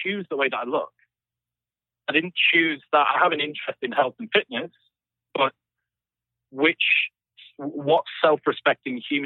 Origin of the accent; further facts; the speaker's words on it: England, United Kingdom; accent: neutral, central or southern; So the place that I'm from is quite working class in the north of the UK, but my accent is much more sort of central or perhaps southern or just neutral. So I sounded different.